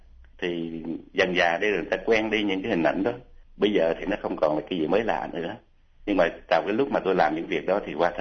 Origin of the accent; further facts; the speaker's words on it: Australia; tôi không phải là người Hoa, tôi là người Úc gốc Việt.